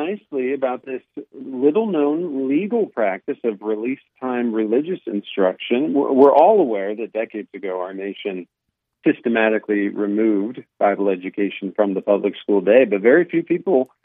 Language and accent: English; Van Wert, Ohio, United States; And I learned about this because of a community in Northwest Ohio, my hometown of Van Wert, Ohio.